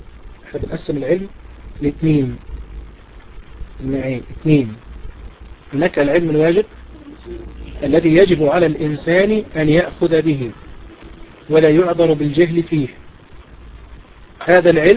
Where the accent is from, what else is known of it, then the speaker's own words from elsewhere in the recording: Egypt; تغيير عندنا في مصر بالنسبة لمواعيد الإيه مواعيد التوقيت الصيفي